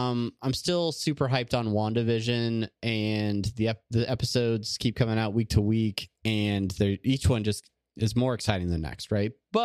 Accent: California, United States; Sorry, I'm from Southern California in the 80s. I apologize.

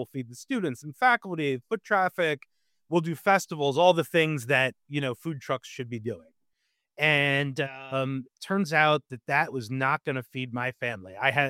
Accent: Philadelphia, Pennsylvania, United States; I'm from Philly. So I had a stage. I was 16, you know, my parents were taking me back and forth to Philly.

